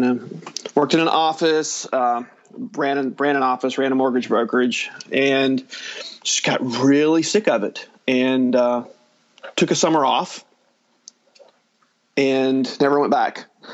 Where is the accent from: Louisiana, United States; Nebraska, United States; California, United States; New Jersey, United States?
Louisiana, United States; New Orleans; somebody found out I was from the New Orleans area